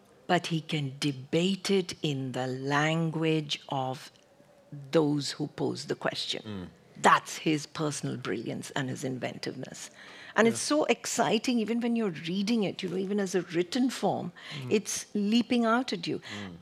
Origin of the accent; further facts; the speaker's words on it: India; And it's a very strong African tradition, and I know as an Indian, very strong Indian tradition. Mm. We have the aha, oho. That's how we, in India we do it.